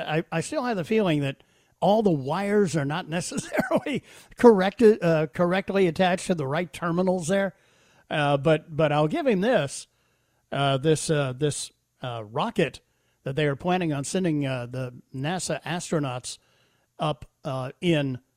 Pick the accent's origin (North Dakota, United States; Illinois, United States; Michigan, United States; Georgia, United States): Michigan, United States; My home state is Michigan.